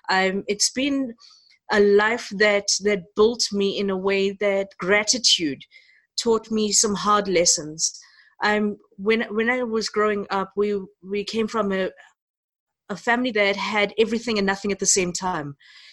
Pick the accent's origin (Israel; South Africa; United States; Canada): South Africa; I'm of Indian descent, but I'm the fourth generation Indian, never been to India, mm-hmm. born in South Africa, acclimatized through the entire apartheid system and the segregation of communities in this country